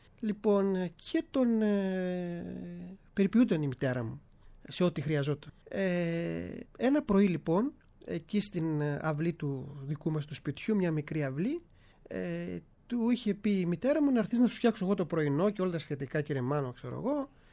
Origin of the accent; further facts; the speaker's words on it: Anogeia, Crete, Greece; επειδή είμαι από τα Νόγια